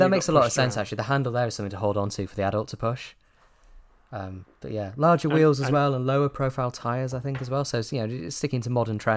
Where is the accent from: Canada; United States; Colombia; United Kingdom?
United Kingdom; Yorkshire and the Humber; I am from Yorkshire.